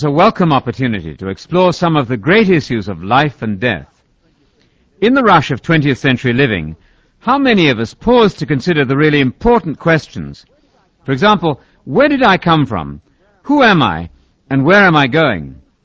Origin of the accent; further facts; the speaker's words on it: England, United Kingdom; I was about 13, growing up in England.